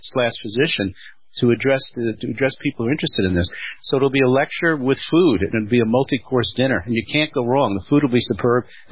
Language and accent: English; New York City, New York, United States; I grew up in Queens here in New York City with the idea of farm was, you know